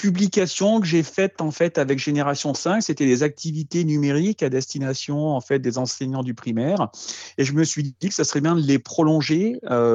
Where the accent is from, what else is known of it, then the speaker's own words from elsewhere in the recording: Occitanie, France; Moi, j'ai passé en fait mon enfance dans les Cévennes tout seul parce que j'ai pas de frères et sœurs